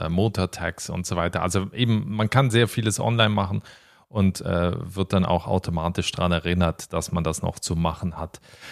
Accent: Switzerland; now in Ireland; seit 20 Jahren bald nicht mehr in der Schweiz lebe. Ich weiß natürlich, ich habe noch einen Schweizer Pass, dass es meine Heimat ist.

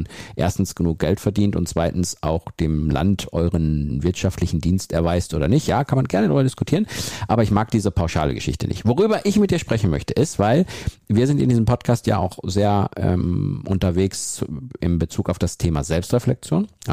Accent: Central Germany, Germany; Ich bin ja in der Mitte Deutschlands unterwegs, was mein Heimatort angeht.

